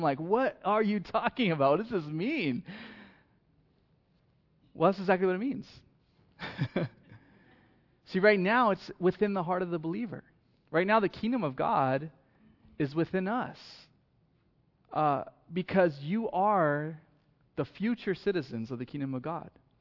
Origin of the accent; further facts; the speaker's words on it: United States; I'm from the United States of America, right? I'm an American citizen.